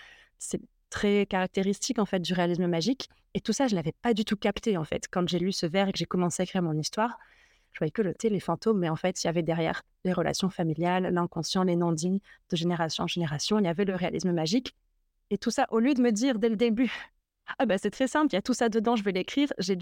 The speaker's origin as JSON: {"language": "French", "town": "Antibes", "region": "Provence-Alpes-Côte d'Azur", "country": "France", "tie": "born or raised there", "also_born_or_lived": "Grasse", "said": "Moi, je suis née à Grasse, j'ai grandi à Antibes, j'ai fait mes études à Nice."}